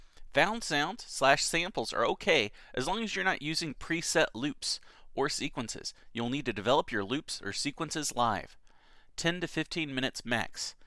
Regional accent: Texas, United States; I'm from Texas in a small town.

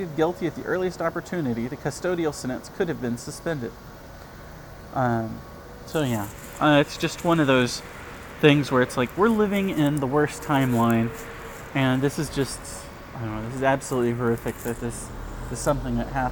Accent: United States; as an American, I always get my geography wrong.

